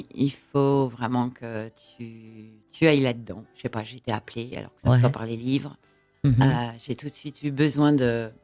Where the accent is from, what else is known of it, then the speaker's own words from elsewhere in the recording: Dijon, Bourgogne-Franche-Comté, France; also born or lived in Paris; now in Normandy, France; Non, je ne suis pas normande, à la base dijonnaise.